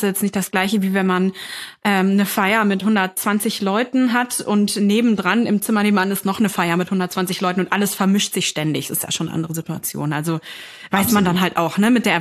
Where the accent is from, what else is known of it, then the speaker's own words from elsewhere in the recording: Hameln, Lower Saxony, Germany; in meiner Heimat, drüben in Niedersachsen, in Hameln.